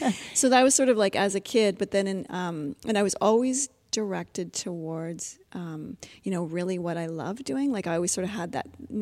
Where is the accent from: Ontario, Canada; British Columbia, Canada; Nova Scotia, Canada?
Ontario, Canada; Yeah, so I was raised in Ontario, just, like, pretty classic middle class, you know, and went to school and did all that.